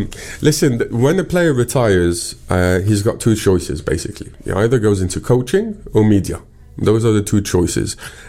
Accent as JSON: {"language": "English", "town": "Beirut", "region": "Beirut Governorate", "country": "Lebanon", "tie": "born or raised there", "said": "So for me, growing up in Beirut, it was impossible to meet a player."}